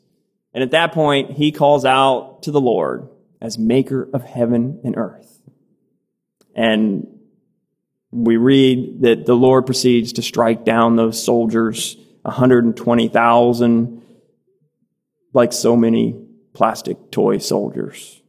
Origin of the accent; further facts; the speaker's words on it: Midwest, United States; When I think of slipping, I think of growing up in Midwest America and the long, icy winters we'd have.